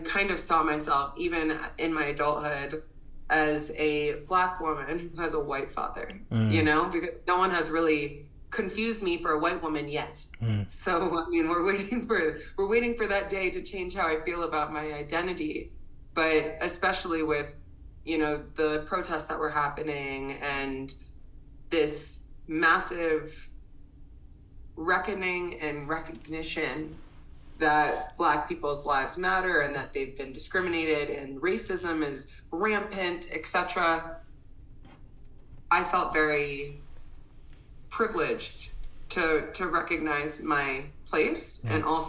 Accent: White Plains, New York, United States; And I had a lot of friends that did in Westchester. I grew up in White Plains, but I didn't.

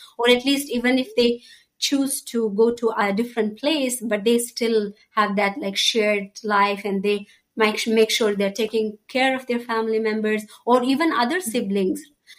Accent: Afghanistan; moved away; I earlier mentioned to you about the situation in my country, and given that I'm at risk, somebody who always, you know, talks against the Taliban's mentality and ideology and what they are doing towards the women in Afghanistan

